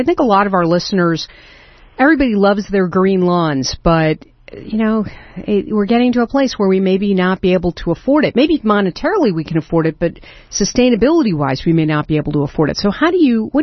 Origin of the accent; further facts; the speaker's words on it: Chicago, Illinois, United States; I know you're based in Chicago, which is my hometown.